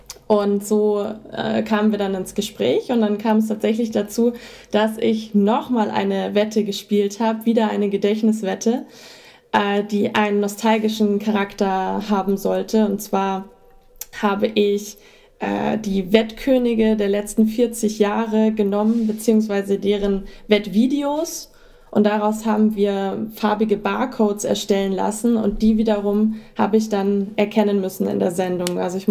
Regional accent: Hamburg, Germany; ich bin ja eigentlich aus Hamburg.

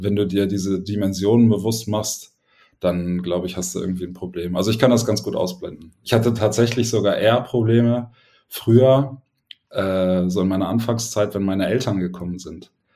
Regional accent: Berlin, Germany; ich bin aufgewachsen in Berlin, hatte also so in Berlin-Neukölln, hatte so Hochhäuser um mich rum, viel Stadt, ganz viel Asphalt und Teer.

